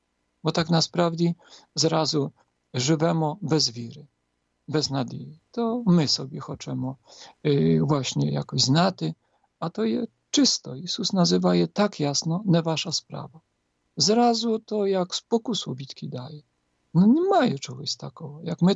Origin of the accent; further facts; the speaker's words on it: Poland; Ukrainian is a second language; Я зараз, як я собі усвідомляю, як Поляк, то чи я такий сам не?